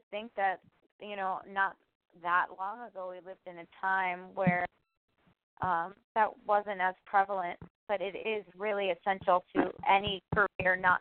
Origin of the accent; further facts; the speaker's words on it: Freehold, New Jersey, United States; I mean, I grew up in Freehold.